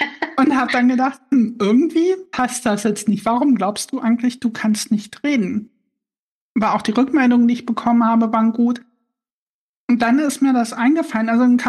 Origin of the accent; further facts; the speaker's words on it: Harz, Germany; accent: Harzer Platt; Ich bin aus dem Harz, also wir haben noch so ein bisschen Harzer Platt noch mit drin gehabt und das war halt die Sprache, mit der ich aufgewachsen bin. Kein reines Hochdeutsch.